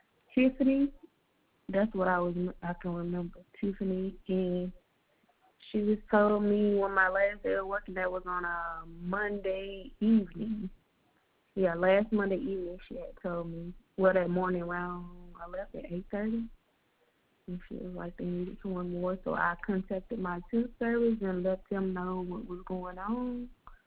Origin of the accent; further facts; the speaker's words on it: Alabama, United States; they wanted somebody that's more experienced with the area since I was from Alabama.